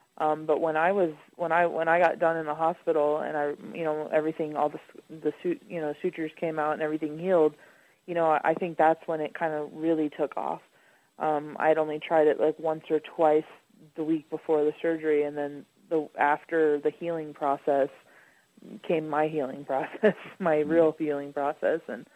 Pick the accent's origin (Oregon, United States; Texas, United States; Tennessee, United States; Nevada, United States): Nevada, United States; Las Vegas; And, you know, I grew up in Las Vegas, Nevada